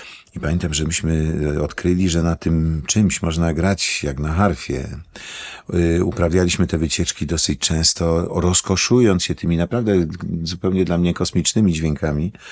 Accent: Brzeziny, Łódź Voivodeship, Poland; born there; Ja się urodziłem w małym miasteczku Brzeziny pod Łodzią.

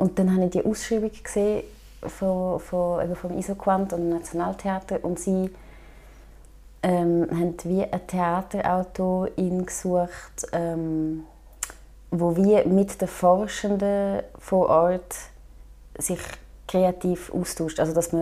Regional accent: Chur, Graubünden, Switzerland; so mit Grounding in Chur zu sein, wo ich aufgewachsen bin, und, also in diesem Kanton.

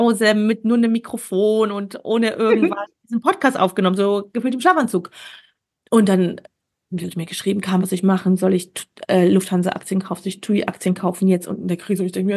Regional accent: Wuppertal, North Rhine-Westphalia, Germany; Und ich komme nicht aus München. Ich bin in Wuppertal groß geworden, habe in Düsseldorf studiert.

